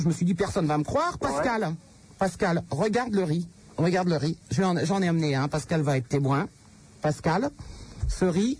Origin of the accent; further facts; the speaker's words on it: Paris, Île-de-France, France; Ben ouais, moi aussi je suis parisienne